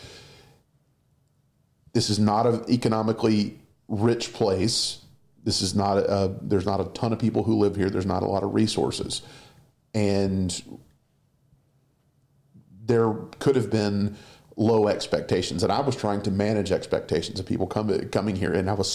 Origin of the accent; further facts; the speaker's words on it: Walterboro, South Carolina, United States; Listen, I'm from here. I'm born and raised in Colleton County, South Carolina. Walterboro was my home for most of my life.